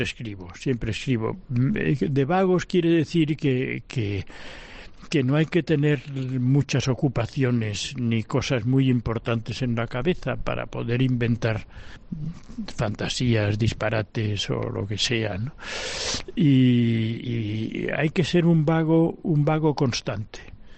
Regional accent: Barcelona, Catalonia, Spain; yo nací en Barcelona, me crié en Barcelona y he pasado gran parte de mi vida ahí, pero también he pasado gran parte de mi vida afuera

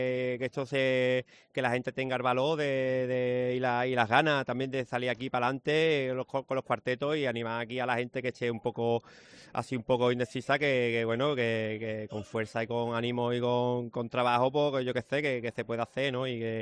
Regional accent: Sanlúcar, Andalusia, Spain; now in Marmolejo, Spain; yo vivo un poquito más lejos, yo vivo en Marmolejo, aunque soy de Sanlúcar, pero vivo en Marmolejo por trabajo.

